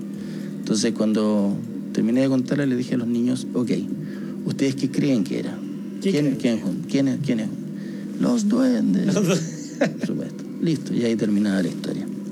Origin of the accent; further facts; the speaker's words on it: Magallanes and Chilean Antarctica, Chile; Yo no sé si alguna vez te lo conté, pero yo soy magallánico. Ya, esto ocurrió en Santiago. Yo venía solo para los veranos acá.